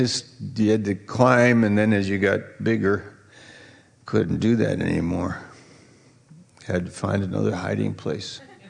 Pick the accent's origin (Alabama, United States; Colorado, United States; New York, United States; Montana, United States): New York, United States; I'm from New York, as many of you know, and I went to school there and so on, and then went to Bible school up in Maine.